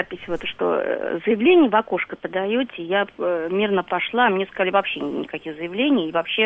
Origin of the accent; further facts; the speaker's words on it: Moscow, Russia; я из Москвы.